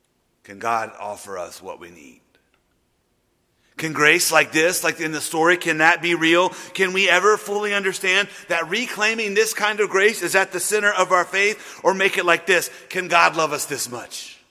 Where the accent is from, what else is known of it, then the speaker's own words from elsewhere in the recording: Louisiana, United States; Oh, I'm from Louisiana. I can hold a grudge.